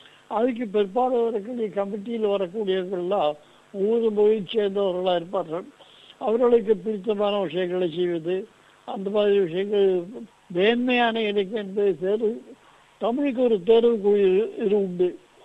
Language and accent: Tamil; Thiruvananthapuram, Kerala, India; என்னோட தாய்மொழி வந்து தமிழ். அதாவது மலையாள தலைநகராக இருந்தாலும் கூட இங்கு ஒரு 40% இருக்கிறவர்கள் மலையாளிகள் மட்டுமே தமிழர்கள் தான் இருக்காங்க. அந்த தமிழர்களுக்கிடையில் ஒரு குடும்பம் தான் என்னுடைய குடும்பம்.